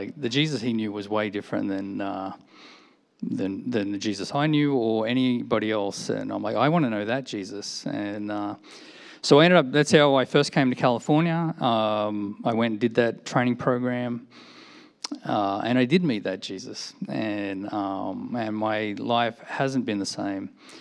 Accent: Sydney, New South Wales, Australia; So I grew up in Sydney, Australia. But sometimes referred to as the Deep South.

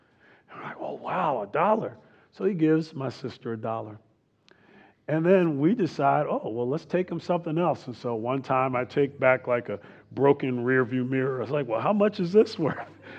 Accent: New Jersey, United States; I grew up in New Jersey, and I know there's some Jersey guys here.

